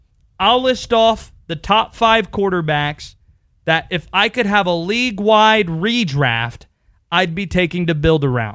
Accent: North Carolina, United States; Maybe it's because I grew up in a state where college sports is king. I grew up in North Carolina.

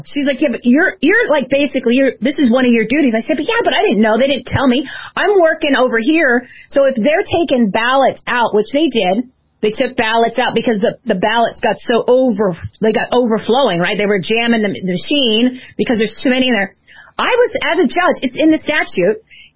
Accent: New Jersey, United States; I said, I'm from Jersey.

